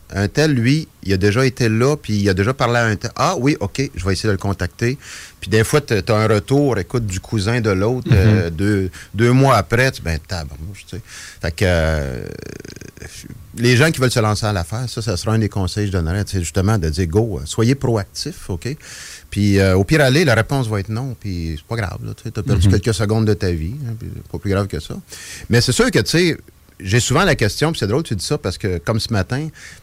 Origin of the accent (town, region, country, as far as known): Trois-Rivières, Quebec, Canada; born or raised there